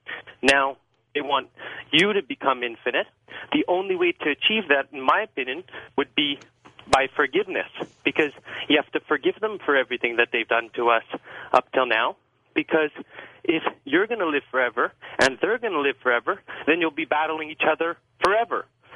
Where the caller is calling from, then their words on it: Montreal, Quebec, Canada; calling from Montreal.